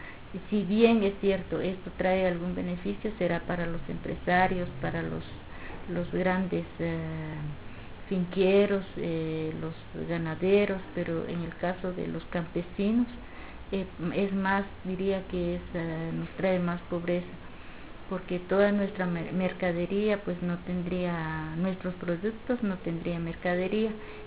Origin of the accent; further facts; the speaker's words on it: Guatemala; Y esto pues como guatemaltecos, ¿a quién vamos a confiar?